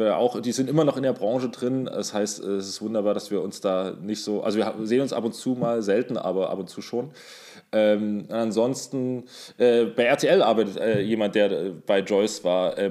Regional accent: Saxony, Germany; mir als Sachse gefällt das nicht ganz gut

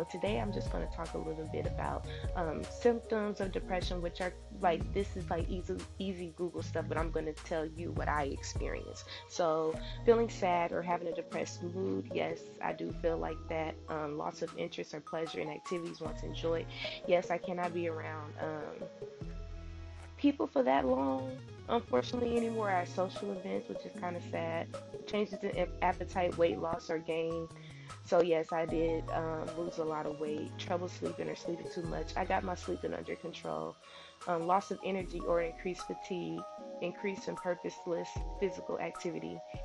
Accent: Decatur, Illinois, United States; now in Bloomington, United States; I go to Illinois State University in Bloomington Normal, and I am actually from Decatur, Illinois. I've been living in Bloomington since 2013

